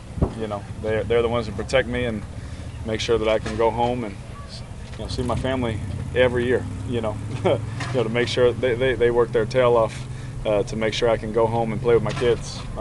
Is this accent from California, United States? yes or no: yes; Fresno, California, United States; also born or lived in Bakersfield; growing up in Fresno and Bakersfield, you know, running around with nothing to do there